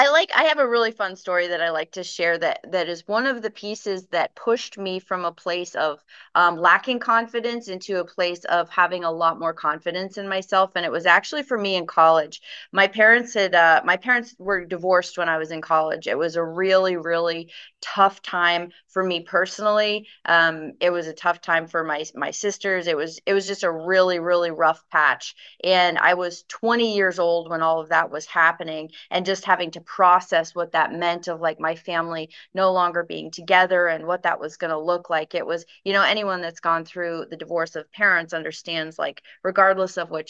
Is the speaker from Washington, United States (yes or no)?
no; Vermont, United States; I grew up in Vermont, so very small town, very kind of humble beginnings, and loved growing up in a small town and loved growing up in New England.